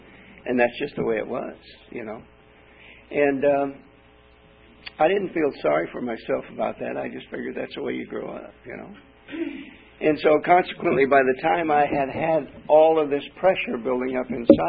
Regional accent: Oklahoma, United States; born there; I was born in Oklahoma. And you know, when you're born in Oklahoma, you start off with a bad case of dumbass to start with.

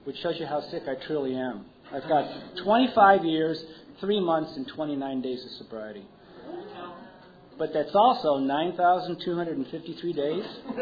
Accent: Niagara Falls, New York, United States; Growing up in Niagara Falls in the 1950s was a trip. It really was. I lived on the corner of 25th and Welch Avenue in Niagara Falls, New York.

